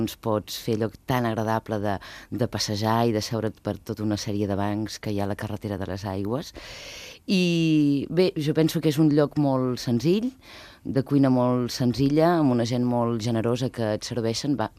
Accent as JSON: {"language": "Catalan", "region": "Catalonia", "country": "Spain", "said": "jo sóc de terra endins, sóc de la Catalunya endins"}